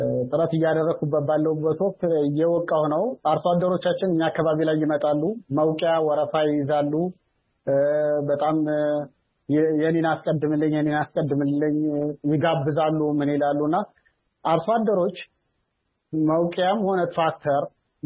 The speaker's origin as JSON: {"language": "Amharic", "town": "Anewari", "region": "Amhara", "country": "Ethiopia", "tie": "born or raised there", "said": "እዛው ተወልጄ ያደኩበት ከተማ አነዋሪ ከተማ"}